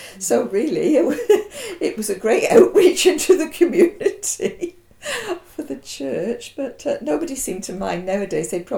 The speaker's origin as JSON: {"language": "English", "region": "Wales", "country": "United Kingdom", "accent": "Monmouthshire", "said": "My accent, people have often been puzzled by it, because it's got a touch of Bristol, a touch of Gloucester, and a touch of Welsh."}